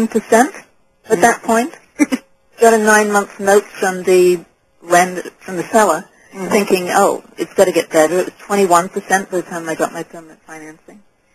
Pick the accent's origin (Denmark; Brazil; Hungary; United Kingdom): United Kingdom; England; accent: British; moved away as an adult; now in United States; I grew up in England and then came to college in this country.